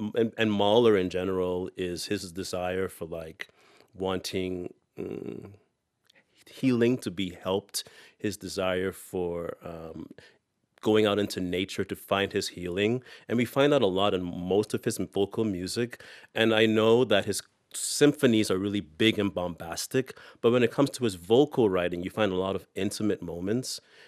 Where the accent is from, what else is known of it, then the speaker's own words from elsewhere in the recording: Bahamas; also born or lived in Minnesota; now in United States; I grew up in the Bahamas.